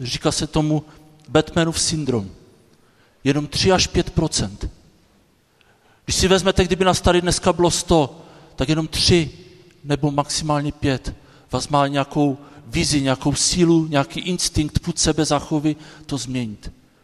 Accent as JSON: {"language": "Czech", "region": "Moravian-Silesian Region", "country": "Czechia", "said": "tam, odkud pocházím, na Hlučínsku, říká se tomu Prajsko, tam jsou všichni, většina lidí katolíci"}